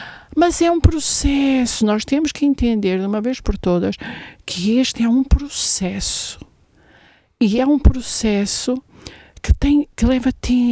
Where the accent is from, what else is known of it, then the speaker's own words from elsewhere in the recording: Angola; born there; Eu nasci em Angola